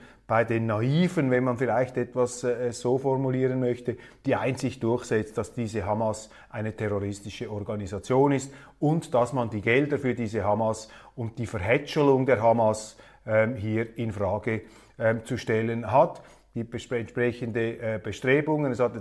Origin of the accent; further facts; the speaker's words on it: Switzerland; Von außen betrachtet, jetzt auch als Schweizer, ist das natürlich sympathisch.